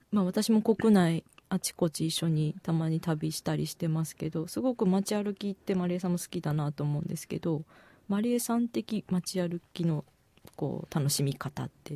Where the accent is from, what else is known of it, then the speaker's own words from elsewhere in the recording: Morioka, Iwate, Japan; あ、はいはい、私のふるさとですね